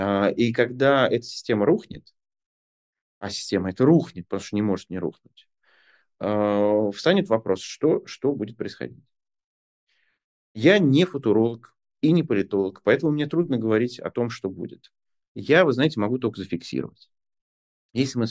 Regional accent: Kazakhstan; now in Germany; Я просто из Казахстана в том числе еще, поэтому да.

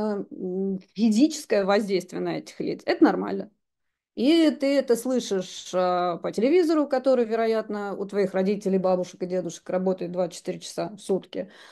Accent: Poland; now in Russia; я в детстве жила в Польской Народной Республике, и там такие же вещи происходили

